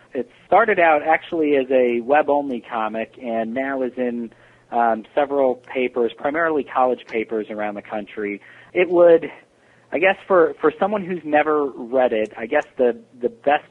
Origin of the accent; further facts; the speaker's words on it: Rockaway, New Jersey, United States; I grew up in Rockaway, New Jersey, which is actually now where I live with my wife and our son and our dog.